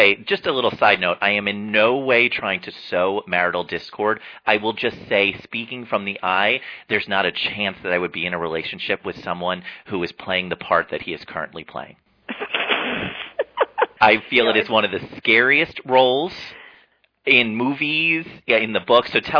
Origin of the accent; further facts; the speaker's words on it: New York City, New York, United States; I'm extraordinarily fortunate that I grew up in New York City and my folks took us to shows all the time.